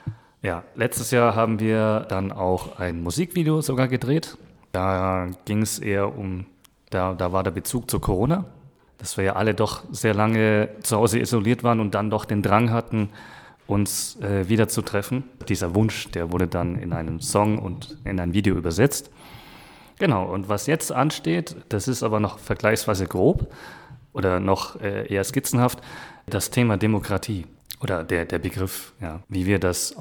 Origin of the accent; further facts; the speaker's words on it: Würzburg, Bavaria, Germany; now in Munich, Germany; Und ich habe damals in Würzburg, in meiner alten Heimat Würzburg, habe ich mich auch schon eingebracht. Und vor 4 Jahren kam ich dann nach München